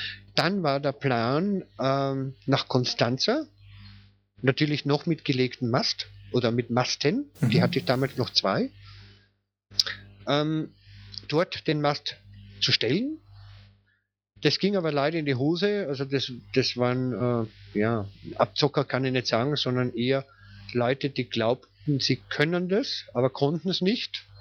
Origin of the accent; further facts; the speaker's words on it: Vienna, Austria; Also ich bin Österreicher, ich bin in Wien aufgewachsen. Und ich bin direkt an der Donau aufgewachsen